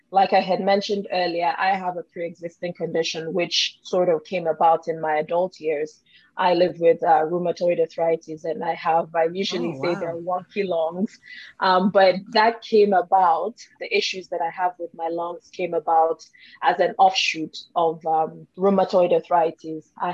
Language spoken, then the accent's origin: English; Nigeria; also born or lived in Canada; now in United States; I'm Nigerian-Canadian. Went to school in the U.S., lived in Canada for a number of years, and I've been in the U.S. for a few months, but it's sort of between Canada and the U.S.